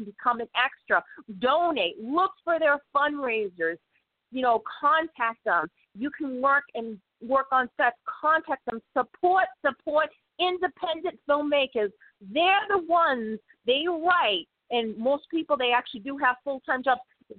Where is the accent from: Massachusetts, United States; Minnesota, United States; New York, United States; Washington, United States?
Massachusetts, United States; Boston; accent: Bostonian; I hope it, forgive my accent, Bostonian accent